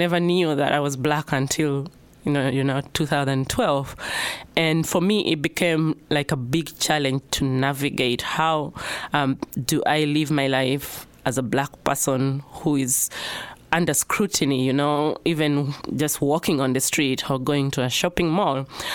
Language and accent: English; Northern Region, Uganda; because I come from Northern Uganda.